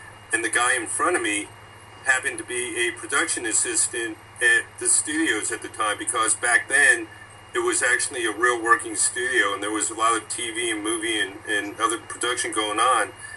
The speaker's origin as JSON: {"language": "English", "region": "Florida", "country": "United States", "tie": "born or raised there", "said": "So, having been born and raised in the Sunshine State, always wanted to work for Disney."}